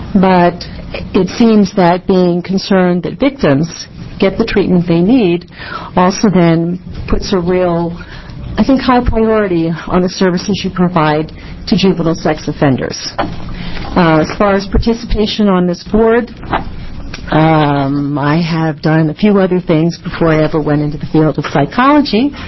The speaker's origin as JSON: {"language": "English", "region": "Maryland", "country": "United States", "lives_now": "Albany, United States", "said": "I am originally from Maryland, so I'm a long way from where my family is."}